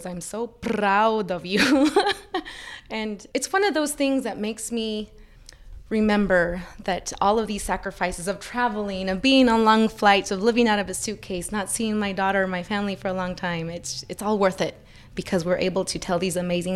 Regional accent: Rupert, Idaho, United States; it made me think of my childhood growing up in Idaho, growing up in Rupert

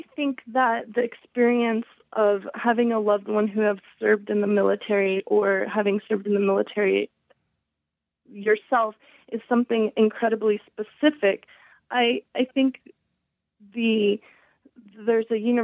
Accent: Indiana, Pennsylvania, United States; I grew up in Indiana, Pennsylvania, about an hour and 10 minutes from Pittsburgh

